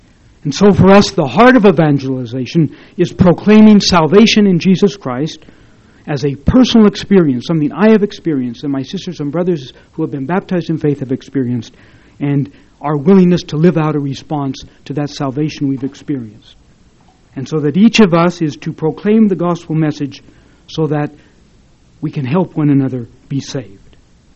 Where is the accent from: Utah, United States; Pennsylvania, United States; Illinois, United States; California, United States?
Utah, United States; what I've expressed as my own experience growing up in Utah as a Catholic view of evangelization.